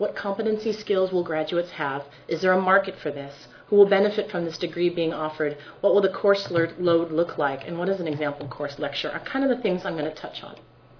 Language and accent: English; Hawaii, United States; and how do we do it in an institution that also respects the fact that we are Hawaiian people.